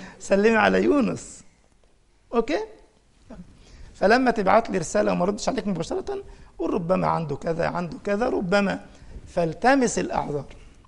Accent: Egypt; الحيطان ليها ودان، عندنا في مصر يعني الحيطان ليها إيش

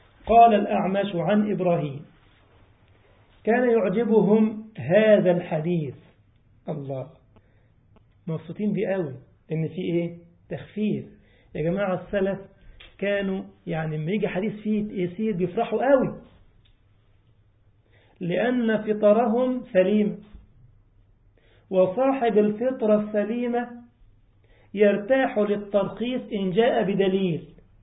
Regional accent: Egypt; فكنا مثلا عندنا في مصر حاجه اسمها مترو الانفاق

